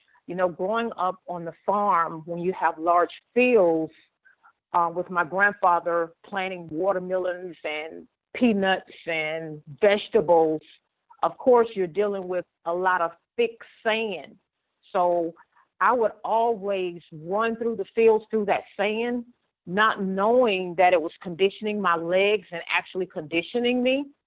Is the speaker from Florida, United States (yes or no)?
yes; Ocala, Florida, United States; Well, I grew up in a little town called Ocala, Florida. That's about 30 miles from Gainesville, Florida.